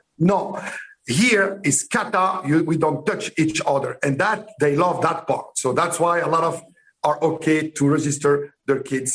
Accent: Morocco; born there; English is a second language; where I was born in Morocco, 1962.

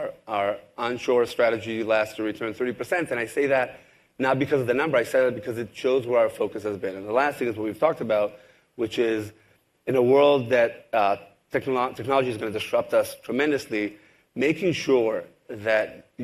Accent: Israel; I come from the other side of the world. I come from Israel. I've talked historically about being a third generation to grandparents that were Jewish refugees

